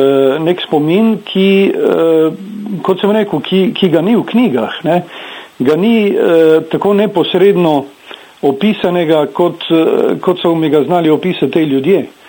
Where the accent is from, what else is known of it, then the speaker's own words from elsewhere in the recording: Coastal–Karst, Slovenia; tudi jaz kot Primorec oziroma kot Kraševec pravzaprav nisem poznal te plati fašizma na slovenskem ozemlju